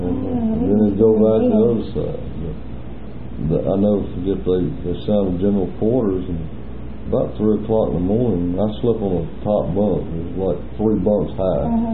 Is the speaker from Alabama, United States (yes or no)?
yes; Alabama, United States; the blacks always call me … because I was from Alabama.